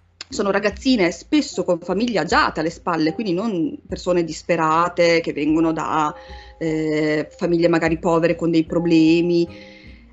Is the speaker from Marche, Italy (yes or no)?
no; Modena, Emilia-Romagna, Italy; come vi ho detto e si sente dalla mia cadenza, io sono di Modena, quindi ho detto: un killer qua nella mia città